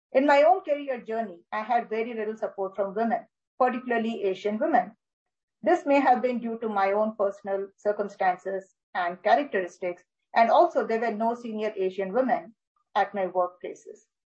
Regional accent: India; I grew up in India and received both my undergraduate and graduate degrees in the capital city, New Delhi.

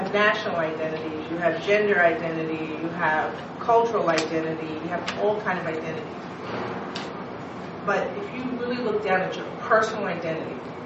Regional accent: Harlem, New York, United States; When I get a dance, you know I'm from Harlem, right? So it's amazing who I am at my core.

